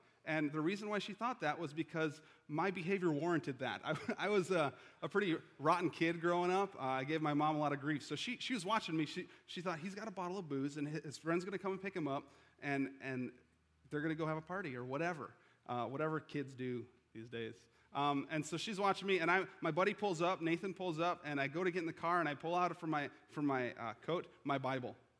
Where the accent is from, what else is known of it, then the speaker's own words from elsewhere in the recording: Chicago, Illinois, United States; I grew up in Chicago. For those of you who don't know, I'm a Bears, Cubs, and Bulls fan